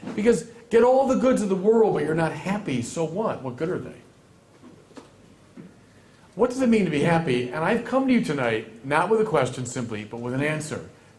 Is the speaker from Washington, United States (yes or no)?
no; Chicago, Illinois, United States; this is a descendant of something which began in Chicago, my hometown.